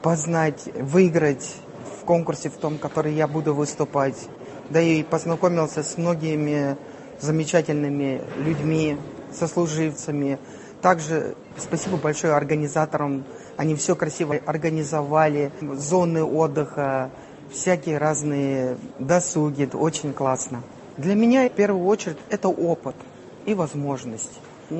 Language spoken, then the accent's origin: Russian; Tula Oblast, Russia; Я из Тульской области